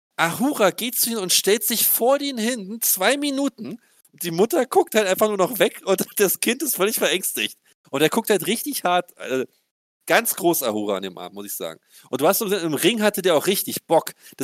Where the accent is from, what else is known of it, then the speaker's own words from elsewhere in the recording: East Germany, Germany; Und als Ostdeutscher muss ich mich dazu jetzt äußern.